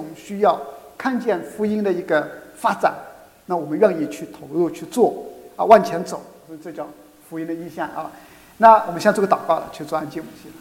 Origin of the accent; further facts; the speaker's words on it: Qingtian, Zhejiang, China; moved away as an adult; now in Spain; 那我是本地的华侨，来自浙江青田啊，青田在地图上是找不到的，但在西班牙那个国家呢，就60-70%的华侨是我们的青田同乡过去的啊。那我过去是开餐厅